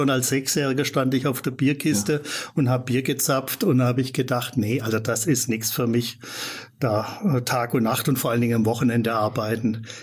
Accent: Ludwigsburg, Baden-Württemberg, Germany; ich komme aus Ludwigsburg und bin im Schwabenland sehr viel rumgekommen.

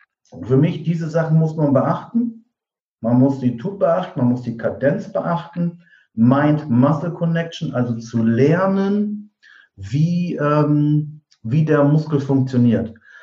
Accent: Diepholz, Lower Saxony, Germany; in dem Ort, aus dem ich komme, aus Niedersachsen, Diepholz heißt das, zwischen Bremen und Osnabrück

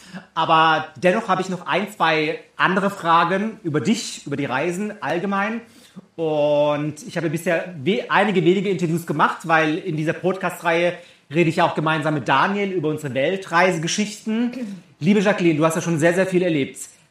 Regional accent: Freiburg, Baden-Württemberg, Germany; ich komme ursprünglich aus Freiburg

